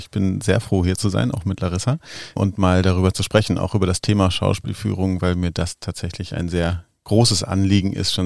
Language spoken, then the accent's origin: German; North Rhine-Westphalia, Germany; in meiner Heimatstadt im Ruhrgebiet hatten wir einen ganz engagierten Menschen